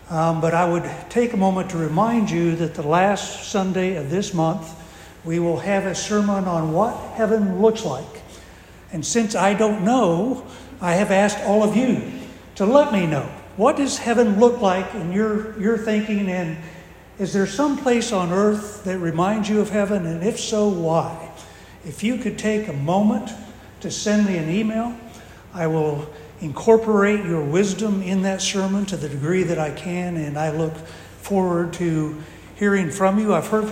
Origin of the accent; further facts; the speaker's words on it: Indiana, United States; moved away; Now, as many of you know, I'm from Indiana, and I had never heard of Louis Grizzard until I moved to Georgia in 1980.